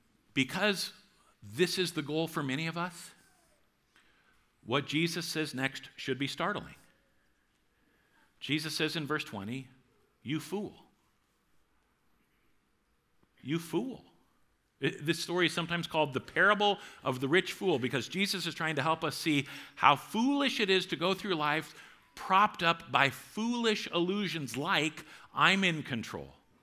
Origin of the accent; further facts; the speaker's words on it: New Providence, Iowa, United States; I grew up in New Providence, Iowa, just about 2 miles north of town on a farm. My two brothers and my mom and me.